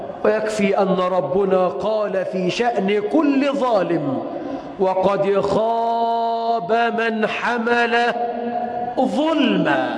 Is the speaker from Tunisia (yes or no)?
no; Egypt; اجعل بلدنا مصر خير البلاد، واجعل أهلها خير العباد